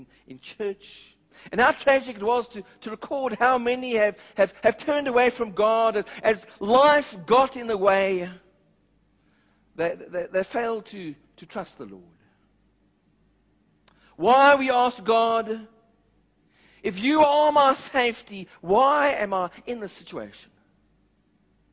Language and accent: English; Cape Town, Western Cape, South Africa; He'd been with me in my church where I grew up in Cape Town.